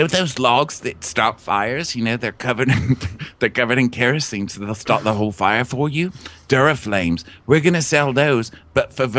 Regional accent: Texas, United States; Well, I'm from Texas, so you gonna get switched.

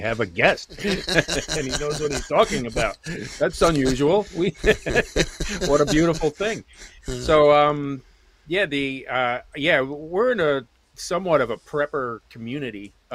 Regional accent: New Jersey, United States; now in New York City, United States; Yeah, I'm right here in New York City. I know I'm originally from the Jersey Shore, and there was a nuclear plant down there

